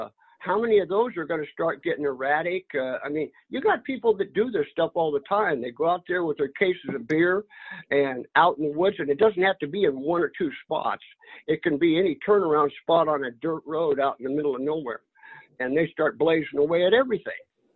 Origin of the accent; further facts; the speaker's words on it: Auburn, Washington, United States; I'm from Auburn.